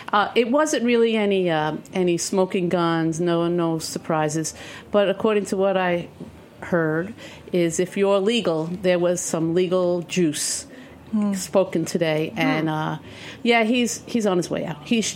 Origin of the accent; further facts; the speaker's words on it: New York City, New York, United States; I don't know. I'm from New York City. I don't know.